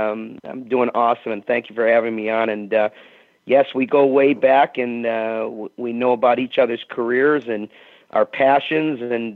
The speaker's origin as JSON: {"language": "English", "town": "Chicago", "region": "Illinois", "country": "United States", "tie": "born or raised there", "said": "And growing up in Chicago and watching the Keith Magnusons and the Bobby Halls and the Stan Mikitas and the Tony Espositos, they were very, very big years throughout Chicago back then"}